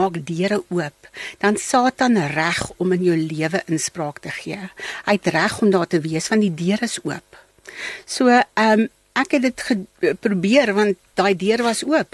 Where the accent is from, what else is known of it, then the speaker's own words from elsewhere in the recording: Barberton, Mpumalanga, South Africa; born there; ek is gebore in Barberton